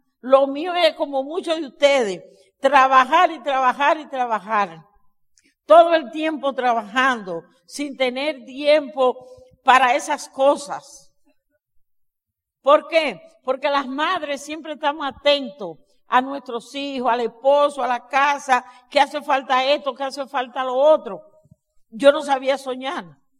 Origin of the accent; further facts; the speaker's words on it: Dominican Republic; Asimismo, en mi país, República Dominicana, muchísimas personas no conocen las bellezas que hay en nuestro país.